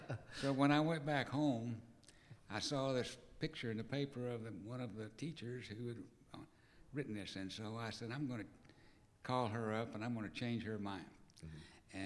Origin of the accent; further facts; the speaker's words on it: Odessa, Texas, United States; when I was growing up in Odessa, because in Odessa there weren't any. Mm-hmm. So it was only later on, I came down here to the University of Texas